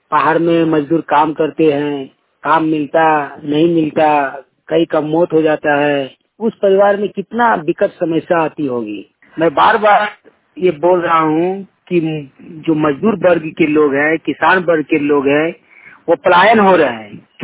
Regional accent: Jharkhand, India; ग्राम कस्मा चट्टी, पंचायत कस्मार, जिला बोकारो, राज्य झारखंड का मूल निवासी हूँ।

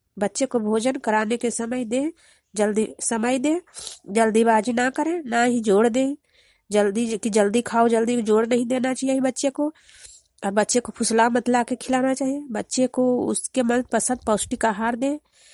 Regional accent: Bihar, India; ग्राम हगरपुरा, प्रखंड नूरसराय, पंचायत बड़ारा, जिला ललंदा के निवासी हूँ।

